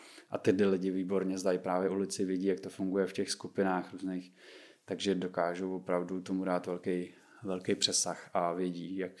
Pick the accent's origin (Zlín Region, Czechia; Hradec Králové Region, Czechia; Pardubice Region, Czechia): Pardubice Region, Czechia; Česká Třebová; tady z Prahy nebo z Český Třebový, kde odkud pocházím